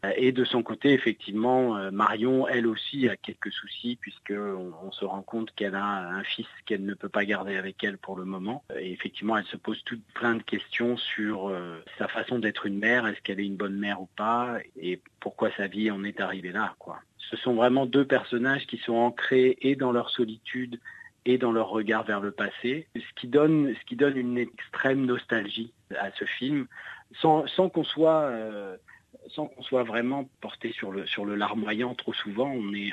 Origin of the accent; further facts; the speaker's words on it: France; moved away; quand on est français expatrié